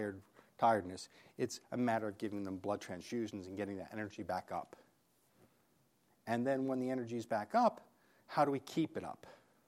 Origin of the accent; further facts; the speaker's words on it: New York, United States; she's from New York, by the way, my hometown.